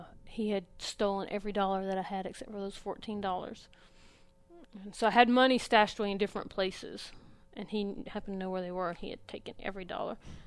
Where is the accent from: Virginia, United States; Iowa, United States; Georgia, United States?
Georgia, United States; I was in Georgia. I grew up in Georgia, so there's a lot... The black community is a lot more... predominant there